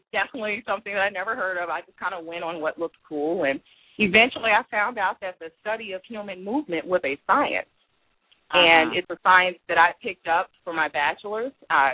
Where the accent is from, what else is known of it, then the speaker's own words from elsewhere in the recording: Chicago, Illinois, United States; I grew up in the Englewood community in Chicago, and we hear about the Englewood community in Chicago all over the nation, and that's where I grew up.